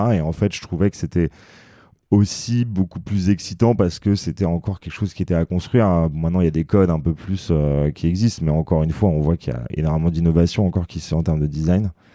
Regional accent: Paris, Île-de-France, France; moved away as an adult; now in Portugal; j'ai 35 ans. J'habite au Portugal en ce moment. Je viens de Paris à la base.

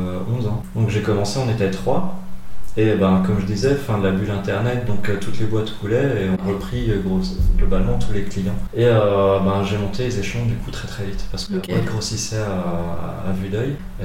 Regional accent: Mulhouse, Grand Est, France; moved away; Je suis parti de Mulhouse, dans ma vallée de Tann, toute perdue de la campagne, à la grande ville qu'est Strasbourg.

